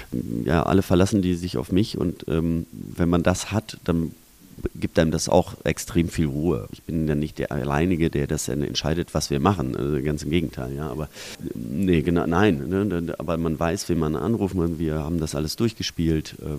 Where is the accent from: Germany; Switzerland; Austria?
Germany; Münster, North Rhine-Westphalia; born there; Ich komme gebürtig aus Münster, das war auch nicht so weit.